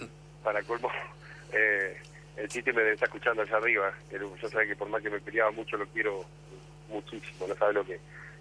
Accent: Maciel, Santa Fe, Argentina; Queda 50 kilómetros de Rosario a 100 de Santa Fe. Y bueno, ese es el pueblo que elegí

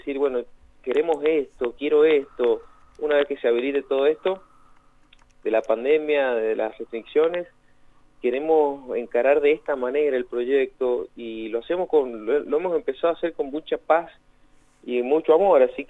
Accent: Argentina; como buen argentino

